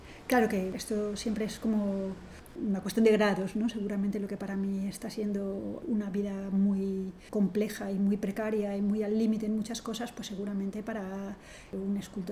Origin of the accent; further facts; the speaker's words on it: Valencia, Valencian Community, Spain; que vengo de Valencia